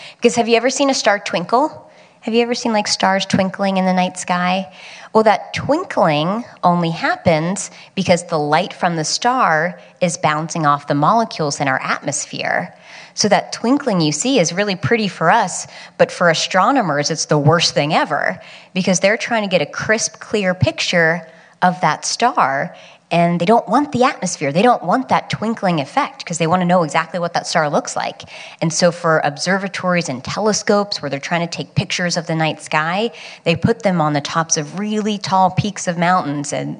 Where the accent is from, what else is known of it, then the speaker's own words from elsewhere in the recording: West Virginia, United States; now in San Francisco, United States; I'm from West Virginia. I moved to San Francisco.